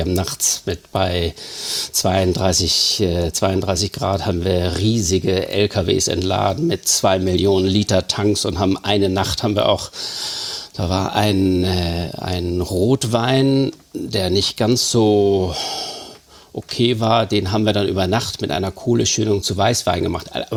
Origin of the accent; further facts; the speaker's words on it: Hamburg, Germany; Ich bin ja hier groß geworden in Harvestehude, bin hier zum Gymnasium Eppendorf zur Schule gegangen, bis ich dann gehen musste, sage ich mal ganz vorsichtig, und bin dann gewechselt auf das Wirtschaftsgymnasium St. Pauli.